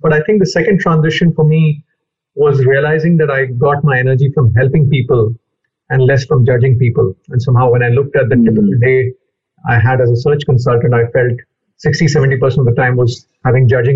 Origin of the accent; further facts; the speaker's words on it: Chennai, Tamil Nadu, India; also born or lived in Gwalior; I come from the South, as my name indicates. My father was a public sector banker. Initial years in small towns in Tamil Nadu, 4 years in a town called Gwalior, sandwiched between Agra and Jhansi. I think 9th onwards, I was in Chennai.